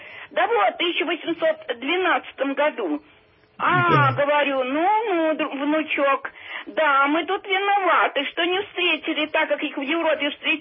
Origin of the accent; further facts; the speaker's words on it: Smolensk Oblast, Russia; born there; я родилась под Ельней, Смоленская область